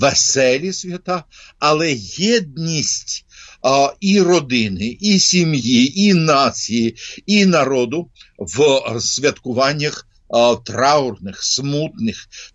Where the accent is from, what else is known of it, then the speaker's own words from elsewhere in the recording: Odesa, Odesa Oblast, Ukraine; в Одесі, моєму рідному місті